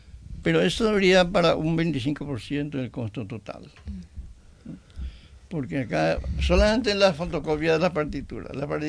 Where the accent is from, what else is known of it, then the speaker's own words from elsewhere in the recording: Paraguay; nuestra contribución como cultura paraguaya.